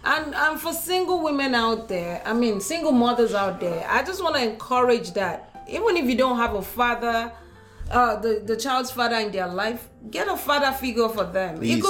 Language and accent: English; Nigeria; What do you mean? In Nigeria?